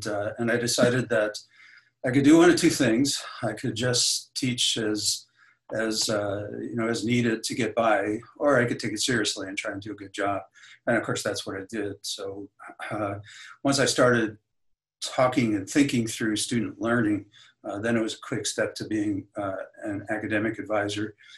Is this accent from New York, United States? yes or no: yes; New York, United States; So I grew up on Long Island, just in a working class neighborhood just outside of New York City.